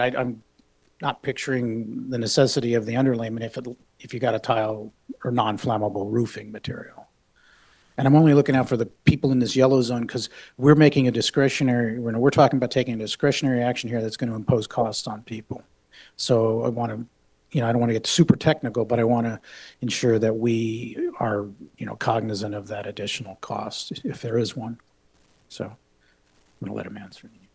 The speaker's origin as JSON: {"language": "English", "town": "Modesto", "region": "California", "country": "United States", "tie": "born or raised there", "said": "where I grew up in Modesto, everybody had a wood shake roof."}